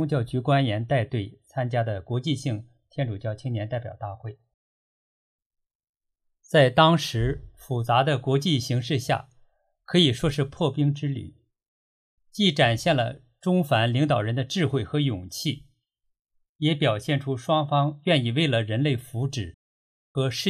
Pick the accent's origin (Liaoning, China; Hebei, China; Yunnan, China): Hebei, China; 就是因为我是中国河北人，更了解中国大陆的情况，且通晓中英文，